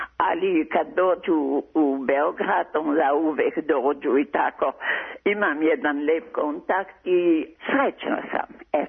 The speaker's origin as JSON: {"language": "Serbian", "country": "Belgium", "tie": "born or raised there", "also_born_or_lived": "Dalmatia", "second_language": "Serbian", "lives_now": "Belgrade, Serbia", "said": "Ja sam inače Dalmatinka i moji roditelji su se iselili u Belgiji i tako da sam tamo odrasla i iz Belgije sam došla u Beogradu"}